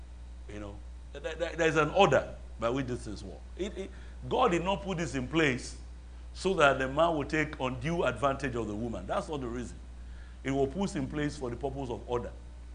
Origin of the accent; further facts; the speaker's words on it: Nigeria; now in United States; I'm from Yoruba, I'm in Nigeria.